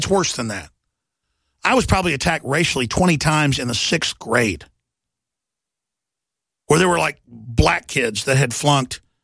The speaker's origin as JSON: {"language": "English", "town": "Dallas", "region": "Texas", "country": "United States", "tie": "born or raised there", "said": "I tell you, I like the liberal culture and not getting in fights and being macho, because I grew up in Dallas, it used to be the murder capital of the U.S."}